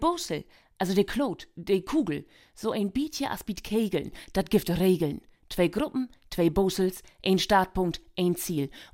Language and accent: German; Lower Saxony, Germany; Bei uns in Ostfriesland ist das Nationalsport.